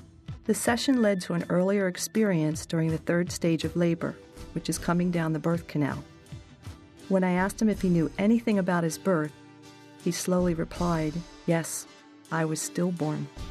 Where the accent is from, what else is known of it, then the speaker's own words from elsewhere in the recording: Nevada, United States; from Nevada